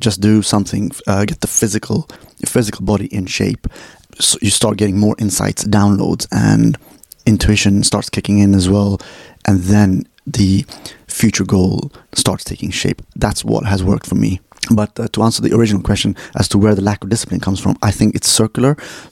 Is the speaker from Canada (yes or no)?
no; Sweden; also born or lived in India; I was born in India and raised there for my first 6 years. I still have a patchy memory from up until the age of six before I moved to Sweden, where I grew up. So Sweden is really home for me.